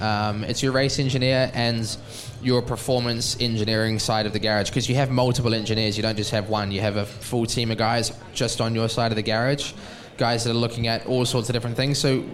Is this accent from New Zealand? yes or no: yes; New Zealand; I'm from New Zealand